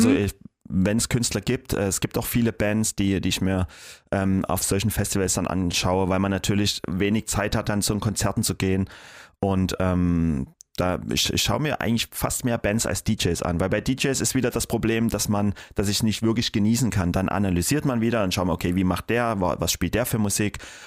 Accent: Dresden, Saxony, Germany; Dresden ist ist die Stadt, die mich natürlich ist meine Heimat

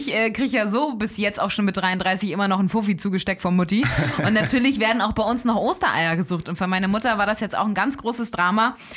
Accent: Elmshorn, Schleswig-Holstein, Germany; was bei uns zu Hause in Emshorn im Garten abgeht.

